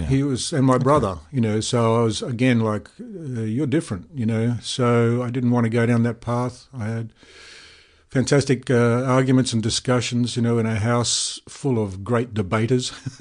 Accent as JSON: {"language": "English", "town": "Brisbane", "region": "Queensland", "country": "Australia", "tie": "born or raised there", "said": "And I was a boy from Brisbane, which at the time was the biggest country town in Australia. And I loved that. I loved Brisbane growing up there."}